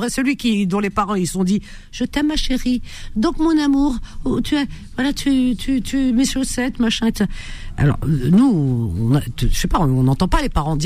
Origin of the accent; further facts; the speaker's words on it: France; dans ma famille, on a grandi en France toute notre vie. Tout le monde est né en France. Mes sœurs, mes frères. Blablabla. Tu vois ce que je veux dire? Depuis des générations, mes grands-parents, ils sont arrivés avant les années 50.